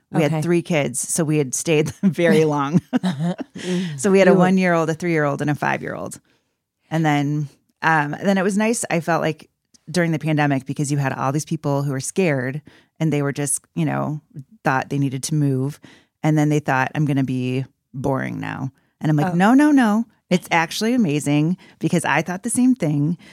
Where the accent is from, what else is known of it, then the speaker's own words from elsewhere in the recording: Michigan, United States; I grew up in Michigan.